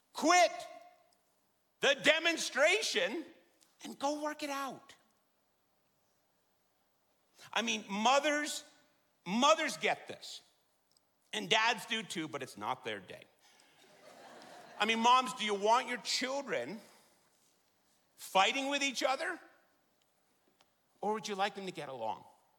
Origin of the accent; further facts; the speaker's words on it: Colorado, United States; we're from Colorado, that's not a mountain.